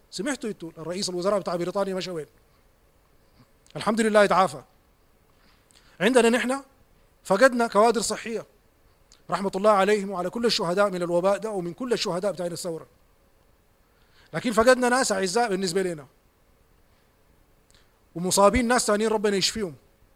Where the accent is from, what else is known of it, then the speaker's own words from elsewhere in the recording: Sudan; قادرين احنا كشعب سوداني قادرين ننضبط